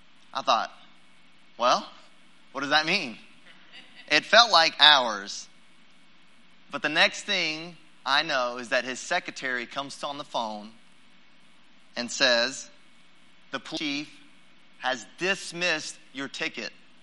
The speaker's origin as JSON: {"language": "English", "town": "Fort Worth", "region": "Texas", "country": "United States", "said": "I'm from Fort Worth, Texas."}